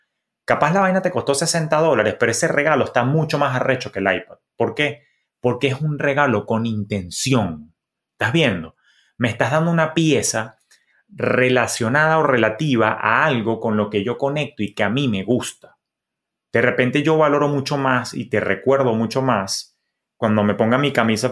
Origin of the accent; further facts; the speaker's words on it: Venezuela; Claro, yo porque vengo de Venezuela, de Latinoamérica, y la gente se pinta de colores y agarra vacaciones